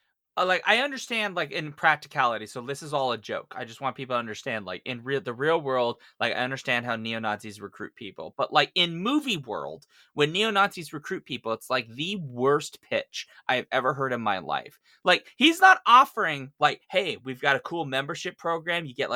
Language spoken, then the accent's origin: English; Sweden; Even though I'm from Sweden and I have a French name, whatever, right?